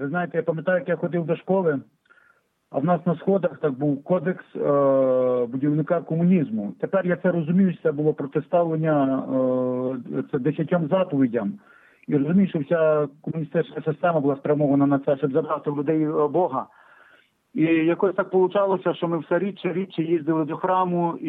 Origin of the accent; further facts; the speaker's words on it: Nesterivtsi, Khmelnytskyi Oblast, Ukraine; born there; Я народився в селі Нестерівці Дунаєвецького району Хмельницької області, а батьки мої були з Голозубинець.